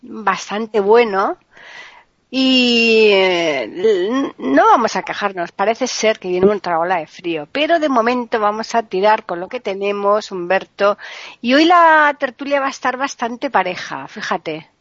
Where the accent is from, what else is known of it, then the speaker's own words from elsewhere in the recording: Seville, Andalusia, Spain; yo soy de Sevilla, del sur de España.